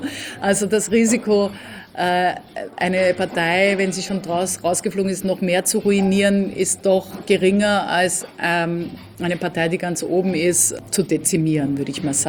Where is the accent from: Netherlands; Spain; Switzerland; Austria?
Austria; accent: Austrian; now in Germany